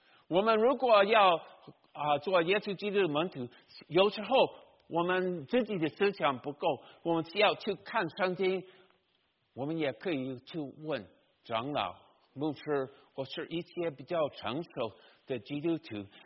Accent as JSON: {"language": "Chinese", "country": "Taiwan", "said": "你如果来我们台湾那边，我们常常听到音乐"}